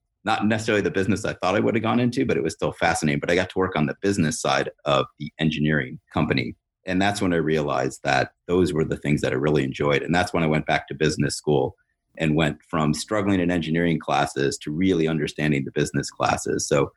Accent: United States; And it was eye-opening as an American, because I also thought a lot of the things that just worked here in the U.S. don't work in Europe.

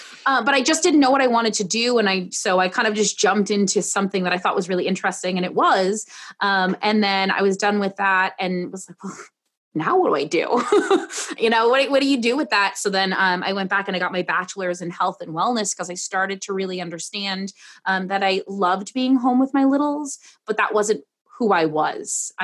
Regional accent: New York City, New York, United States; My husband and I met in high school. We were high school sweethearts. We are from New York City, both of us.

